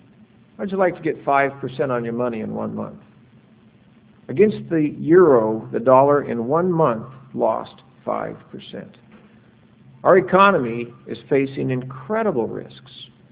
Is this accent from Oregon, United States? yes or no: yes; Oregon, United States; I grew up in Oregon largely after early years as a child, and Oregon is a very liberal state.